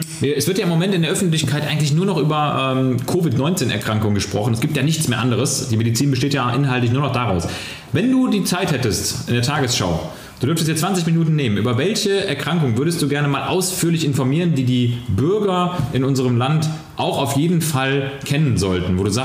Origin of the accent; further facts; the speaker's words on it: Mönchengladbach, North Rhine-Westphalia, Germany; Ich habe wirklich einen Großteil meiner Jugend in den Ferien, also wirklich in den Ferien konzentriert auf dem Abi, so nannte der sich damals, deshalb habe ich dann auch Abi gemacht später, Abenteuerspielplatz in Bonnenbroich, Mönchengladbach-Bonnenbroich verbracht.